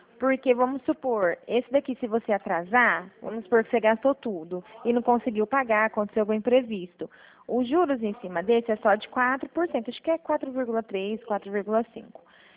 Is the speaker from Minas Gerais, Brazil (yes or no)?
no; Dracena, São Paulo, Brazil; Eu sou daqui da cidade de Dracena